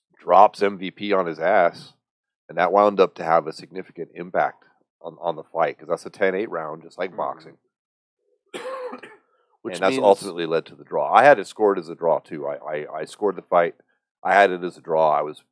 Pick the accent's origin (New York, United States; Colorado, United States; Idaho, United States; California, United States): Colorado, United States; now in Las Vegas, United States; I'm from Colorado originally before I moved out here to Vegas about 12 years ago now, 10 years ago.